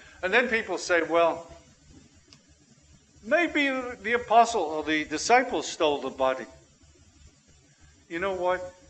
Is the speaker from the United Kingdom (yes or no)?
yes; Liverpool, North West England, United Kingdom; William Gladstone, who was from Liverpool, my hometown, a Liverpudlian, as we say.